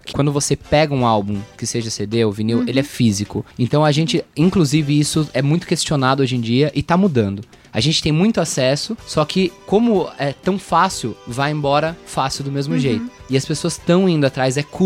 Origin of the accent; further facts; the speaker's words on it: Brazil; porque eu moro aqui, né? Sou brasileiro, afinal.